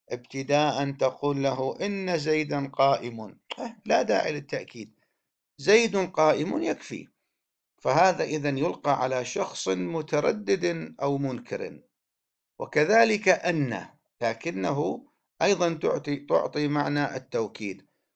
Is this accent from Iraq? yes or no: yes; Iraq; accent: Iraqi; احنا في لهجتنا العامية بالعراقي